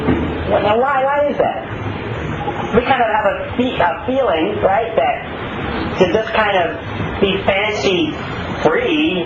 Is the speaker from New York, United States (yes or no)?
yes; New York, United States; let's go back to the New York example. I'm from New York.